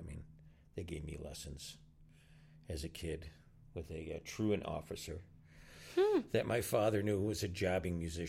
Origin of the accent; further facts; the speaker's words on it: Chicago, Illinois, United States; Chicago, yeah.